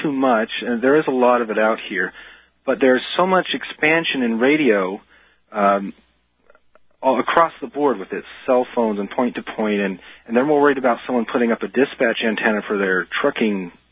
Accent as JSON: {"language": "English", "town": "Portsmouth", "region": "New Hampshire", "country": "United States", "said": "I'm actually from Portsmouth."}